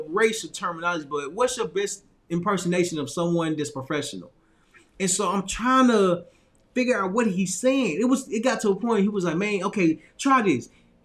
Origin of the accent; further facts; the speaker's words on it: Little Rock, Arkansas, United States; I'm from Little Rock, Arkansas. I'm from a small town. So I'm used to speaking in a way where I was speaking, right? I still got the Southern in me